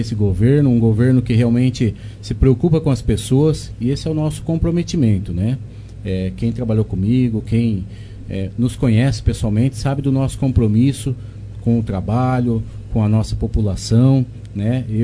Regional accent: Monte Alto, São Paulo, Brazil; eu sou nascido, criado aqui em Monte Alto, né?

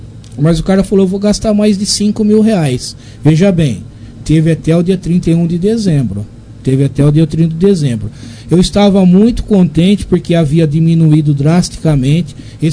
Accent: Taquaritinga, São Paulo, Brazil; Ele começou lá na minha terra como tenente da Polícia Militar, lá em Taquaritinga.

